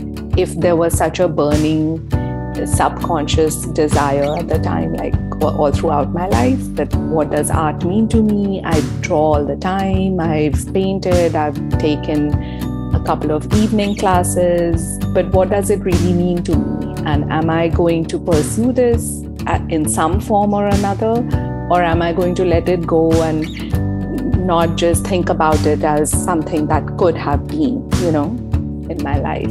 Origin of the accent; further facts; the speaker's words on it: Mumbai, Maharashtra, India; Yeah, I grew up in Mumbai, India, and I've always carried a sketchbook around.